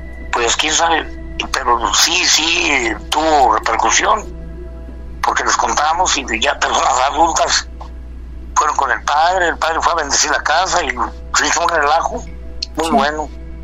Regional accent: Los Reyes, Michoacán, Mexico; ranchito de aquí de Michoacán. Yo soy de Los Reyes y el rancho se llama San José Apupataro, municipio de Los Reyes.

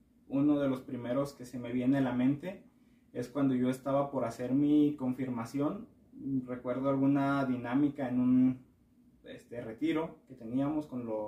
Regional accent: Parral, Chihuahua, Mexico; born there; also born or lived in Santa Bárbara / San Francisco del Oro; Pues yo nací allá en Parral, o sea, en un hospital de Parral. Mi familia es de Santa Bárbara, está cerquita de Parral.

